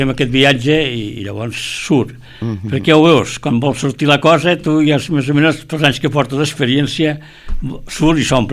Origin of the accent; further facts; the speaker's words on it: Tarragona, Catalonia, Spain; som de Tarragona